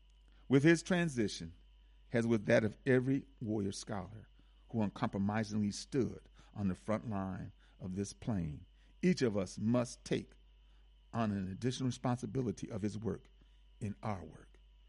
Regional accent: Milwaukee, Wisconsin, United States; I'm from Milwaukee. And, of course, the big news in Milwaukee was the brother who killed five workers and then himself at Miller Brewing Company in Milwaukee.

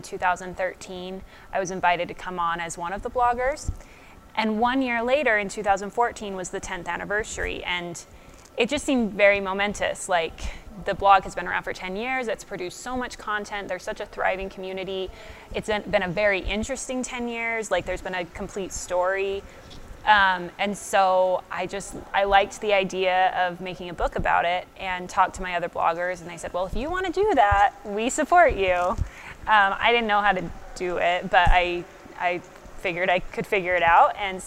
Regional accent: Utah, United States; I was born and raised in Utah and still live in Layton at this point.

